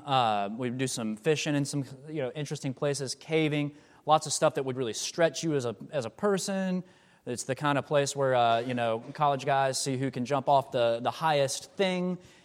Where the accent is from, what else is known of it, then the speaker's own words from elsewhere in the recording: Georgia, United States; And growing up in North Georgia, I did this no times a year for the 21 years of my life up to that point.